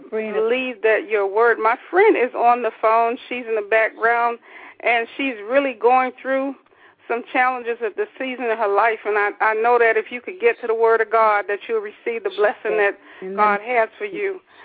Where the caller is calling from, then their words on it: Atlanta, Georgia, United States; I'm in the Atlanta area.